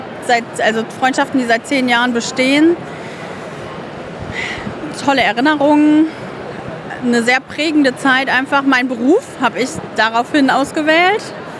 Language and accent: German; Lüneburg, Lower Saxony, Germany; ich bin 28. Ich komme aus Lüneburg